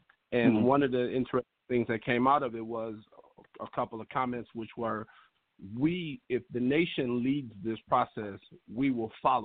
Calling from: Detroit, Michigan, United States; from Detroit, Michigan.

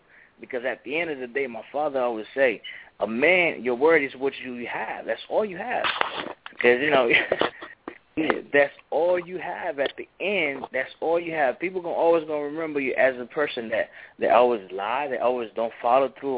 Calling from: Florida, United States; out of Polk County.

